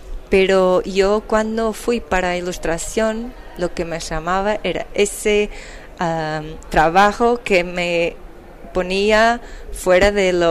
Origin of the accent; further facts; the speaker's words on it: Viana do Castelo, Portugal; Spanish is a second language; Soy de Viana do Castelo y de un pueblo llamado Cajeso, que es una ciudad entre Porto y Vigo, pero estoy mayoritariamente en Porto. Uh-huh. Es mi ciudad de elección.